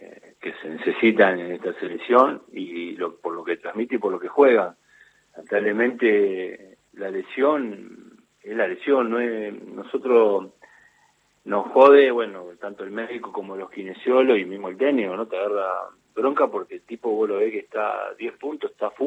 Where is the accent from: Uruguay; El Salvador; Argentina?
Argentina; Ciudadela, Buenos Aires Province; la estamos remando en el barrio de donde soy yo, de Ciudadela.